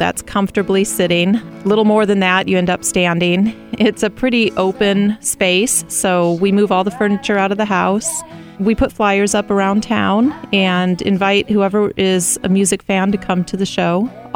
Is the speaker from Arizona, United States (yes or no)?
yes; Phoenix, Arizona, United States; I'm originally from Phoenix and grew up going to concerts constantly.